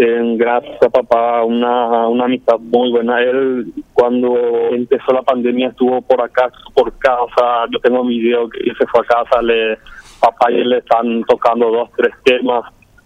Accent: Ñemby, Central, Paraguay; nosotros somos de Ñemby, barrio Villanita

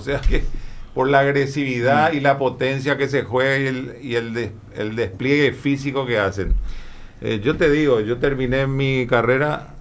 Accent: Paraguay; born there; yo nací en Paraguay

